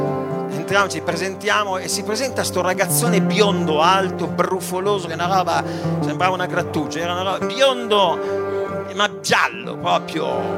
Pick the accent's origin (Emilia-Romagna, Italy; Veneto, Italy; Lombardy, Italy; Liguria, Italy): Emilia-Romagna, Italy; Piacenza; Io sono di Piacenza, si espatriava, si andava in Val di Taro